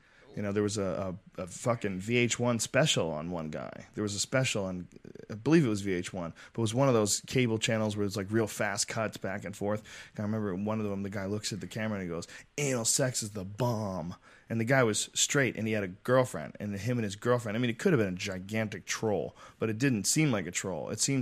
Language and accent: English; San Francisco, California, United States; I grew up in San Francisco from the time I was 7 till I was 11.